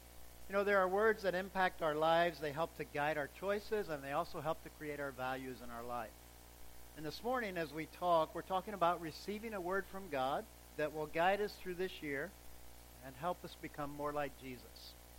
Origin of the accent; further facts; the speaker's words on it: Southeast, United States; And as I grew up in the South. I grew up in the Southeast, the Bible Belt.